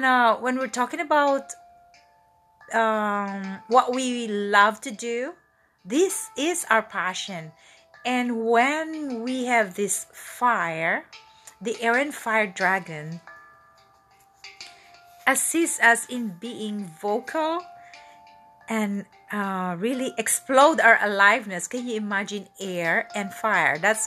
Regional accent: Manila, Metro Manila, Philippines; His master is actually from Manila, Philippines. So the founder of this pranic group is from my hometown. And I just told them, I'm going home in September.

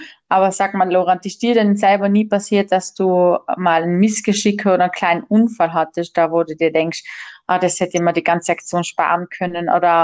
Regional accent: Trentino-Alto Adige, Italy; Da war ich zu Sonnenaufgang unterwegs auf dem Doblach Apfenhorn bei uns in Südtirol

